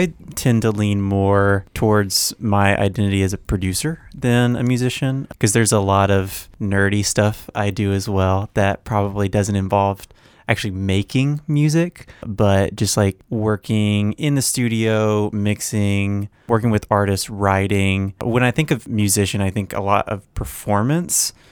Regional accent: Tennessee, United States; So I grew up right outside of Memphis in a suburb, Carville, Tennessee. Pretty sleepy, very like sheltered suburb.

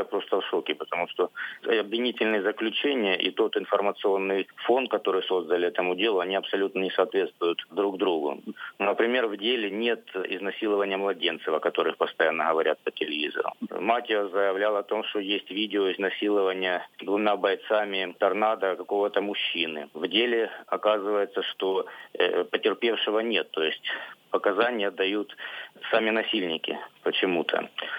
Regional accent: Donetsk, Donetsk Oblast, Ukraine; Ну, я сам из Донецка

